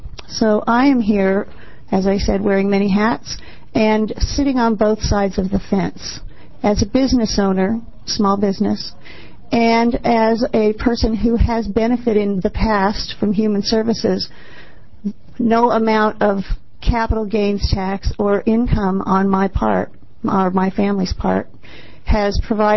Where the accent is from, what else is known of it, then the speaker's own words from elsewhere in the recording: Eugene, Oregon, United States; So my name is … I'm here from Eugene, Oregon.